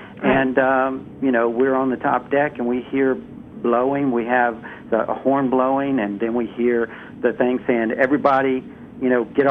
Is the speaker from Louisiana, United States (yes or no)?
yes; Louisiana, United States; I'm from Louisiana.